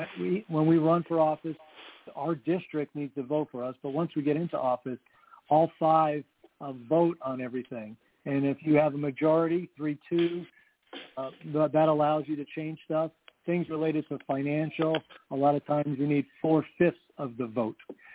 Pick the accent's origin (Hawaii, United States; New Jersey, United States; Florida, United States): Florida, United States; I'm actually from Florida. Maybe some of my people back there know who I am.